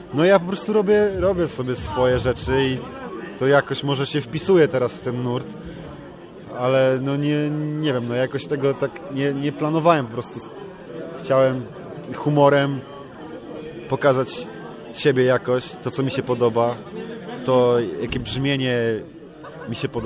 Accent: Skawina, Lesser Poland, Poland; Ja jestem ze Skawiny ogólnie, to jest spod Krakowa. Ogólnie z okolic Krakowa, no.

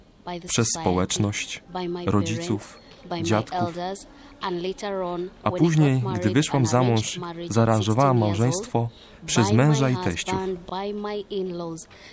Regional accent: Kenya; Mam 38 lat i pochodzę z Kenii.

